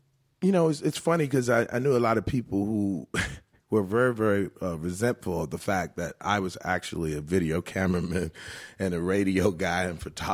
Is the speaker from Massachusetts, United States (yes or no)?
no; Virginia, United States; So I went to my hometown school, Virginia Commonwealth University.